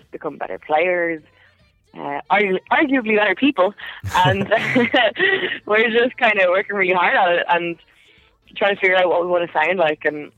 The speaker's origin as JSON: {"language": "English", "town": "Bray", "region": "County Wicklow", "country": "Ireland", "said": "we're all from Bray, like it's a pretty small town, and we all lived very near each other"}